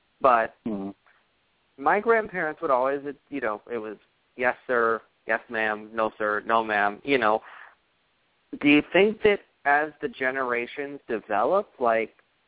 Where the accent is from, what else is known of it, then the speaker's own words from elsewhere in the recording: East Coast, United States; Like, you know, I mean, I'm from the East Coast.